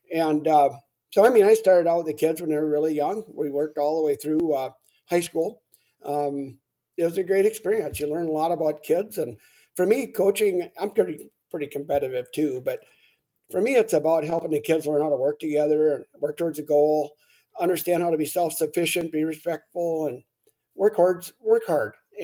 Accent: Grantsburg, Wisconsin, United States; born or raised there

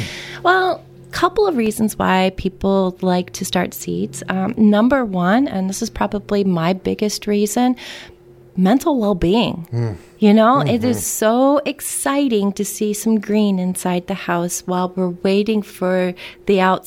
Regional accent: Florida, United States; I grew up in North Central Florida, and while we did have changes in seasons

